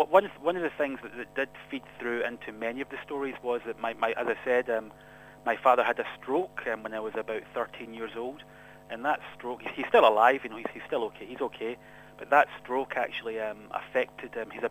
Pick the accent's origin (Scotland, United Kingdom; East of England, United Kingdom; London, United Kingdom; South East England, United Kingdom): Scotland, United Kingdom; When I was obviously born and brought up in Scotland, but when I was living there, I tended to look outwards actually for reading.